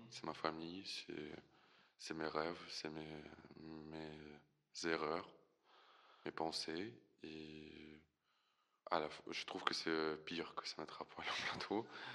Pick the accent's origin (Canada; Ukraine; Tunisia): Ukraine; first language Russian; French is a second language; now in France; je suis ukrainien. Je suis né, j'ai grandi en Ukraine, mais toute ma vie j'ai parlé principalement russe dans ma famille ou avec mes amis